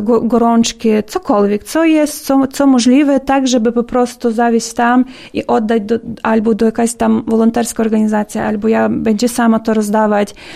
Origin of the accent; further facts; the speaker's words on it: Ukraine; Polish is a second language; bo u nas w Ukrainie nie można na siłę zabrać dzieciaka do dziecko domu.